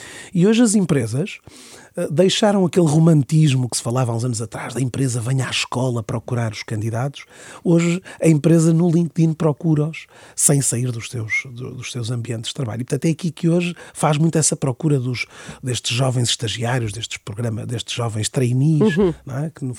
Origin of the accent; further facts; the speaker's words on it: Viana do Castelo, Portugal; Viena do Castelo, de onde eu sou natural, de onde eu resido atualmente